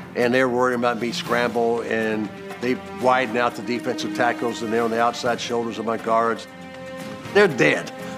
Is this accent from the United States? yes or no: yes; Atlanta, Georgia, United States; He ends up getting the job, of all places, my hometown, the Atlanta Falcons.